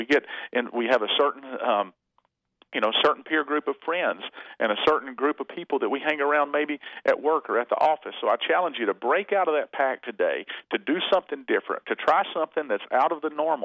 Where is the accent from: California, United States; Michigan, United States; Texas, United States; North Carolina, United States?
Texas, United States; Well, the other thing is, I'm from Texas, so I'm going to say I've always said dismount a dead horse.